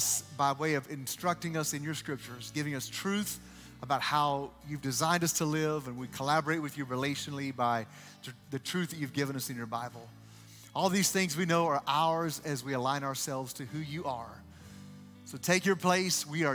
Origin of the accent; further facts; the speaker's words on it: Texas, United States; And so we grew up in Texas, and in the Dallas-Fort Worth area, there's a theme park called Six Flags Over Texas.